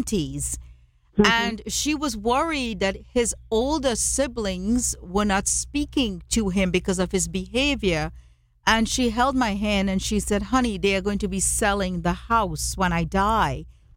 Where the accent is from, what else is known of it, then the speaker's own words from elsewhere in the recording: Trinidad & Tobago; And I saw that as a child growing up in Trinidad and Tobago.